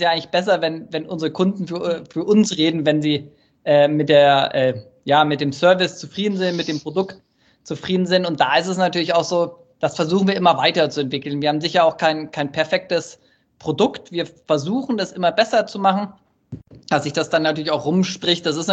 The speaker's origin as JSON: {"language": "German", "town": "Munich", "region": "Bavaria", "country": "Germany", "said": "so wo ich herkomme, so aus München"}